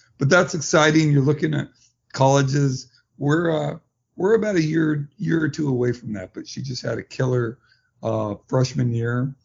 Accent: Santa Monica, California, United States; also born or lived in Oregon; now in Pasadena, United States; I'm from Southern California. I grew up on the west side, Santa Monica, Culver City, Venice, and then moved away. And I lived in Oregon for about 20 years and moved back to Southern California. So I live in Pasadena

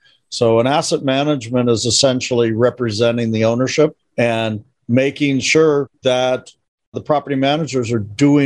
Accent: California, United States; out of Southern California.

